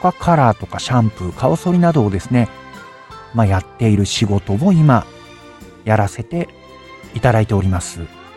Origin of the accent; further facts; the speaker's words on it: Onojo, Fukuoka, Japan; also born or lived in Sasebo; now in Amakusa, Japan; 今年で49歳になります。生まれはですね、長崎県の佐世保で生まれまして、育ちは、福岡の、大野城市で育ち、今はですね、結婚を機にこちら天草へ移住したというような感じになります。